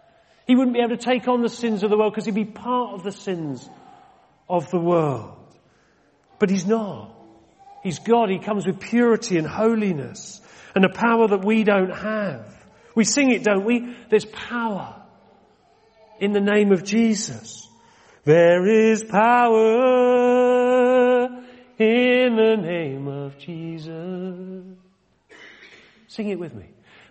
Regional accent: Exeter, South West England, United Kingdom; I come from Exeter. I was born in Exeter down in Devon.

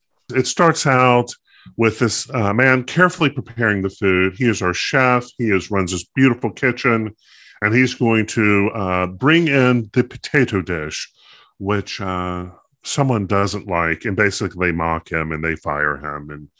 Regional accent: the South, United States; Well, hey. I'm from the South. I can barely speak English as it is.

